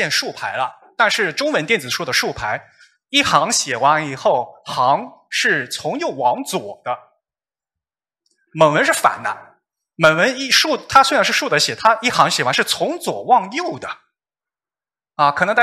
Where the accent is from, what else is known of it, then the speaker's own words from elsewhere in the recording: China; 我是中国人